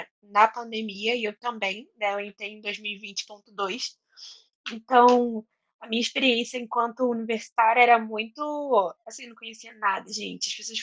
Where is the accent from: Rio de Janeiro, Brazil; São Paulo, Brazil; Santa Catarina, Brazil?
Rio de Janeiro, Brazil; São Gonçalo; Eu moro em outra cidade, né? A UF é em Niterói, vocês não sabiam, mas é UF Niterói e eu sou de São Gonçalo.